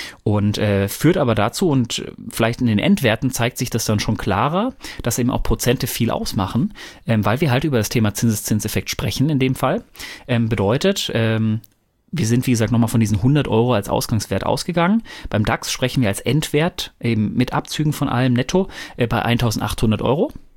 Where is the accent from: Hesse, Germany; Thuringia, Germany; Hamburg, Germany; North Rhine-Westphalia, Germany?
North Rhine-Westphalia, Germany